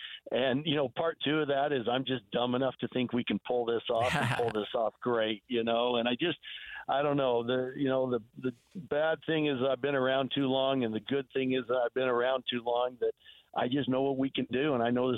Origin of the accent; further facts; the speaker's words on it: Salt Lake City, Utah, United States; I still live in Salt Lake City, and I'm very biased to Salt Lake City and downtown Salt Lake. I think other than a handful of years of my life, I've lived in Salt Lake City, and it's the capital city